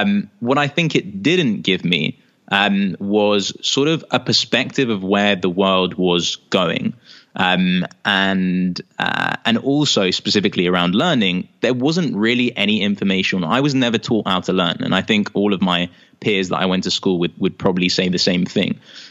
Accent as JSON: {"language": "English", "region": "London", "country": "United Kingdom", "tie": "born or raised there", "said": "I grew up in London, here in the UK."}